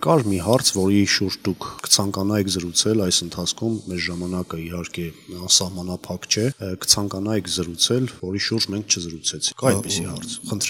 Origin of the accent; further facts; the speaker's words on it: Vanadzor, Lori, Armenia; բոլորս վանաձորցի ենք, բոլորս էլ ցանկանում ենք ապրել լավ քաղաքում